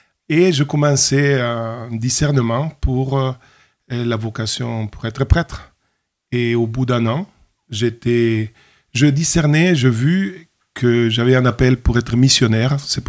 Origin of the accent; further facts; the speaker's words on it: Honduras; French is a second language; Eh bien, j'ai grandi au Honduras, et c'est un pays de l'Amérique centrale. Mes parents y habitent.